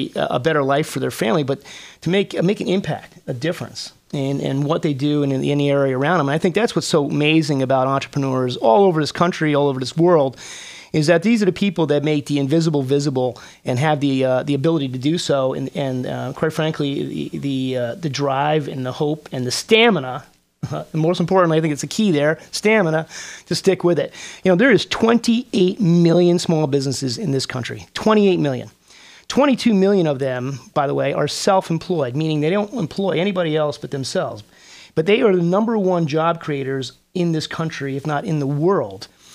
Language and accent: English; California, United States; the reason I started this is when I growing up in Orange County myself, and being the son of an entrepreneur, which I'm very proud of, and apparently it's in my DNA.